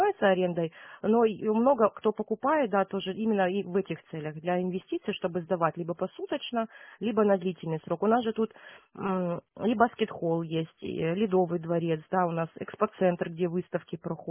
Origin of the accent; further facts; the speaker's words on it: Krasnodar, Krasnodar Krai, Russia; Да, с Краснодара, да.